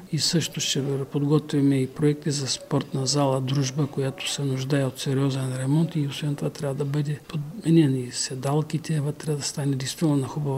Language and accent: Bulgarian; Haskovo, Haskovo Province, Bulgaria; аз, тъй като съм роден и живял в Хаско